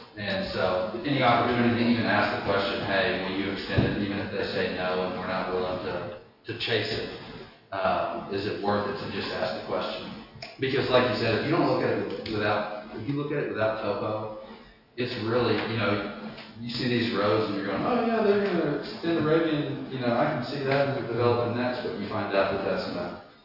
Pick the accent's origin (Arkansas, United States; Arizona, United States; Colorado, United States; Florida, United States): Arkansas, United States; Greers Ferry; Well, I grew up on Greer's Ferry, and I know that the marinas out there have water too.